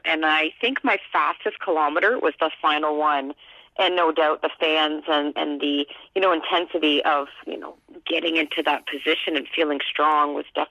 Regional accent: Canada; how great to have been part of that as a Canadian on a day like that where our weather, you know, worked well for us.

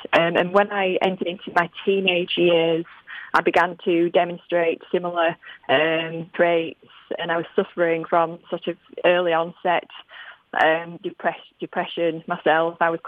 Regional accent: Yorkshire and the Humber, United Kingdom; accent: Yorkshire; I do hope that your listeners can understand my very Yorkshire accent, Mark

